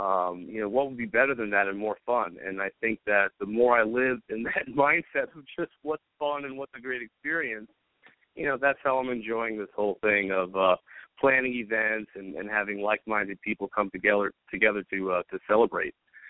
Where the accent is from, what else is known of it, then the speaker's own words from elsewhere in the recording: Long Island, New York, United States; And, you know, my hometown is Long Island.